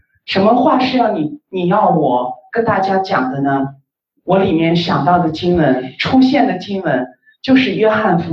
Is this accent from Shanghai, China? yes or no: yes; Shanghai, China; 我是从上海来的